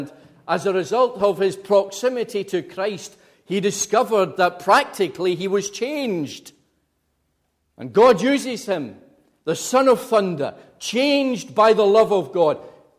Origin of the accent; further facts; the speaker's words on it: Scotland, United Kingdom; accent: Glaswegian; you already are used to a Glaswegian accent.